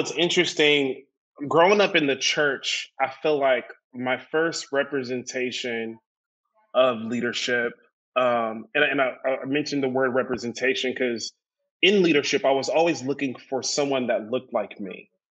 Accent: Sacramento, California, United States; I mentioned growing up in South Sac.

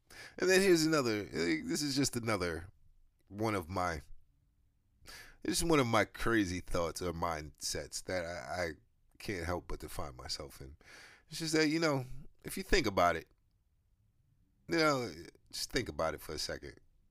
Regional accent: United States; Like I'm from America. I'm American.

